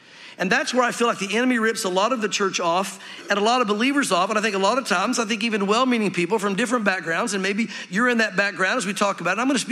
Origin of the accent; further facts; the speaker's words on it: the South, United States; I know growing up, when I grew up in the South